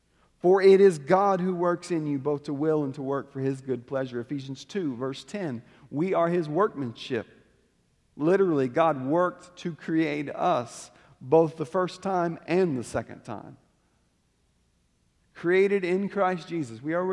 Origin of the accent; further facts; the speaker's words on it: United States; We don't set the pace because we're American and that's what we do.